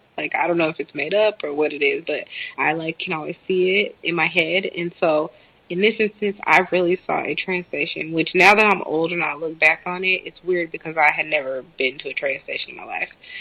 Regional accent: the South, United States; And we're from the South, so if you're not in the house, you're outside.

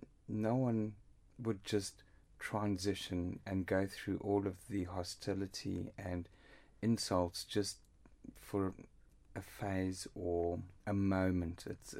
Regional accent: South Africa; also born or lived in London; now in Harrogate, United Kingdom; Well, we immigrated from South Africa.

